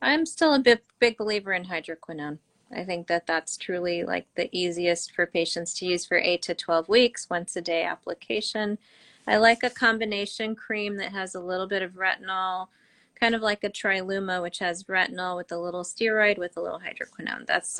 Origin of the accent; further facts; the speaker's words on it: Santa Monica, California, United States; also born or lived in Kenya / Malibu; I was born in East Africa, in Kenya, and then grew up in all across the United States, but mainly in Santa Monica and Malibu. And only been to India twice. I'm Punjabi